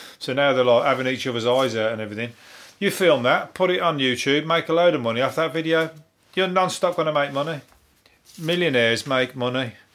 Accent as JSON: {"language": "English", "town": "Birmingham", "region": "West Midlands", "country": "United Kingdom", "said": "I don't want to play the cynic, but I come from Birmingham."}